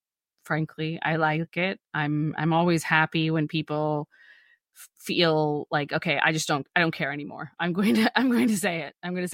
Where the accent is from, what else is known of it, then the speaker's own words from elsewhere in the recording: United States; I'm glad I'm here. I'm glad I'm an American, I have to say.